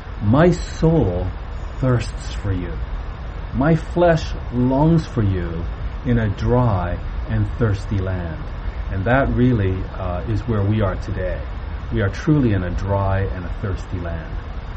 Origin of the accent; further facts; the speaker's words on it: Canada; I'm Canadian, a British Canadian.